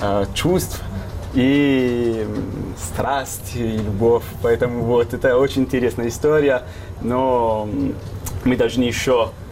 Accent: Ulyanovsk, Ulyanovsk Oblast, Russia; И я из Ульяновска родом, я вот сюда первый раз приехал

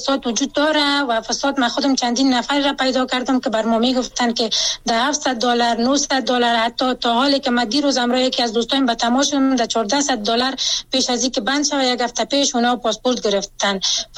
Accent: Afghanistan; خودم یک شهروند هستم، از افغانستان هستم

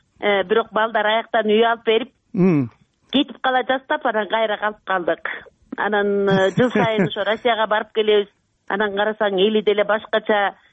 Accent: At-Bashy, Naryn Region, Kyrgyzstan; Өзүм ат башта туулуп өскөм.

